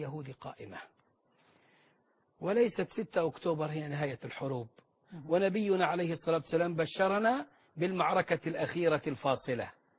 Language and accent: Arabic; Egypt; وعندنا في مصر.